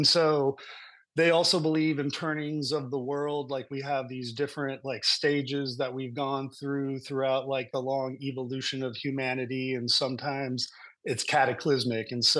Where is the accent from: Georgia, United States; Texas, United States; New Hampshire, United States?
Texas, United States; But I grew up in Texas and had Southwest Native American influences all around me.